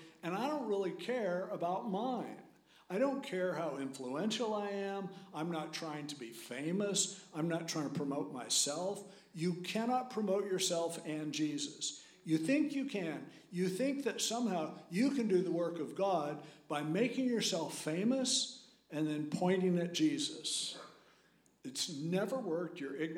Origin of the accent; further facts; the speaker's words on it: United States; And I'm an American and I'll vote.